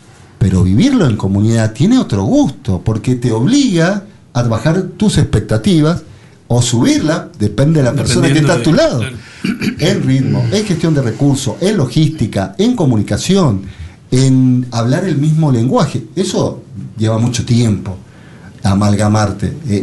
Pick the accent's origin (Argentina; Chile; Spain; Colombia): Argentina; Mendoza; el amor hacia nuestro terruño. Y lo que somos como mendocinos.